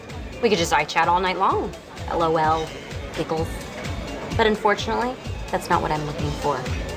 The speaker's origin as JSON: {"language": "English", "region": "Connecticut", "country": "United States", "said": "Connecticut."}